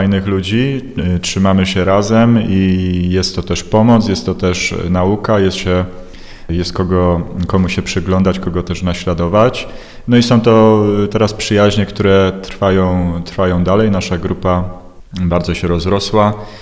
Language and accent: Polish; Września, Greater Poland Voivodeship, Poland; Ja dokładnie jestem z Wrześni.